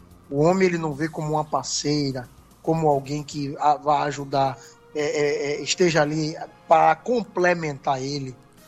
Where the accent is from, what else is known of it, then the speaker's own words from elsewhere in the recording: Brazil; nós, muitas vezes, como povo, como brasileiro, nós erramos muito nessa questão da formação dos nossos jovens